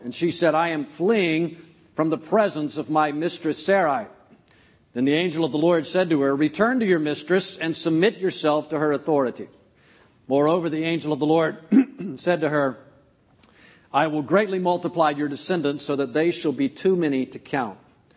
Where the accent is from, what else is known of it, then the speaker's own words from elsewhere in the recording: Ocala, Florida, United States; I grew up in Ocala, Florida, became a Christian there.